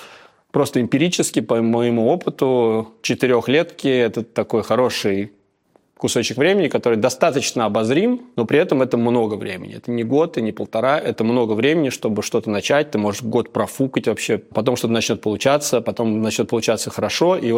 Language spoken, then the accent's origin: Russian; Russia; Вот я вырос в России какой-то там.